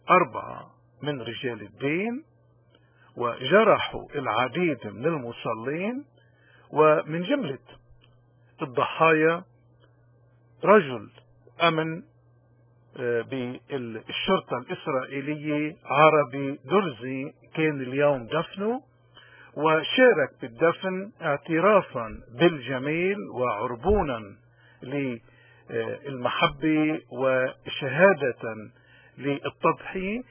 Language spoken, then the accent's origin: Arabic; Lebanon; نحن لبنانيين